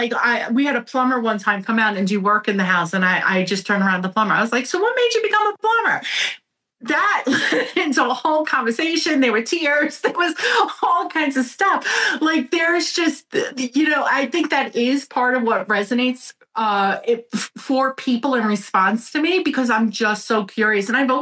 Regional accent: Brooklyn, New York, United States; accent: Brooklyn; And as we were checking out with my Brooklyn accent, I turned around to the cashier

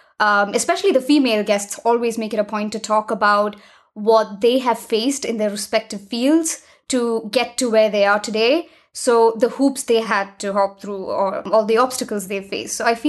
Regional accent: India; I come from India. I live in a first world country now.

